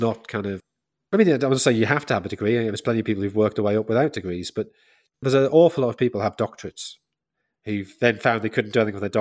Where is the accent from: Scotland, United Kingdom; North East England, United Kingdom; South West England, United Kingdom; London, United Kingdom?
North East England, United Kingdom; I'm from the Northeast. I feel more Northeastern than I feel English.